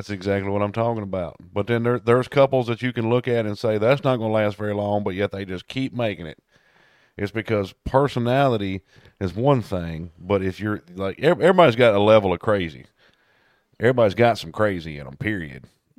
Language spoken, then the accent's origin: English; Tennessee, United States; And I'm from Tennessee.